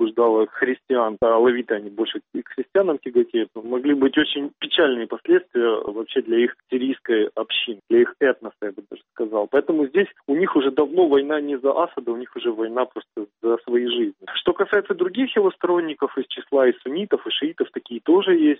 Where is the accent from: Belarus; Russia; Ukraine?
Ukraine; я не военный, я не из России, из Украины